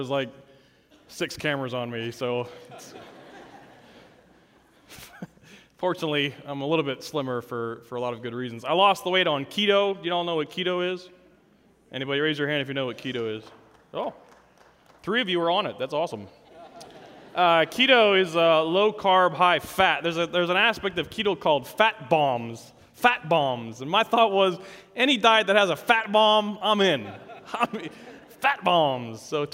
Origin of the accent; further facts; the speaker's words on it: Dallas, Texas, United States; Hey, I am from Dallas, Texas. I flew out here yesterday, short flight, going back tonight.